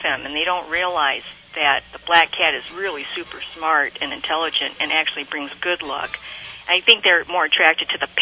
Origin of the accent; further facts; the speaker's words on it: Detroit, Michigan, United States; now in Boulder, United States; But I'm originally from Detroit.